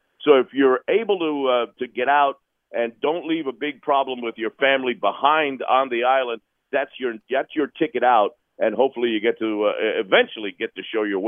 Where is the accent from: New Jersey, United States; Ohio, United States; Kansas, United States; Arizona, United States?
New Jersey, United States; born there; You know, I am of Cuban descent, although I was born in New Jersey.